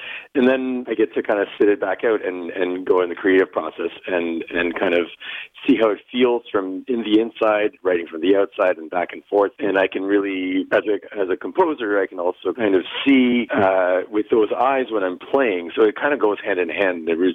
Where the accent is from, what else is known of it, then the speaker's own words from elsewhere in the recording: Ottawa, Ontario, Canada; now in Toronto, Canada; I'm based in Toronto. I'm originally from Ottawa, and I came here during my studies and never left.